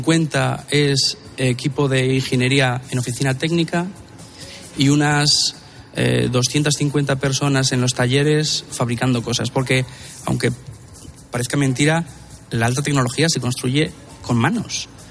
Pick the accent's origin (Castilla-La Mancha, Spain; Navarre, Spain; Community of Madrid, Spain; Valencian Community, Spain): Castilla-La Mancha, Spain; Albacete; Igual está mal decirlo porque soy de aquí, de Albacete, pero en Albacete hay muy buena gente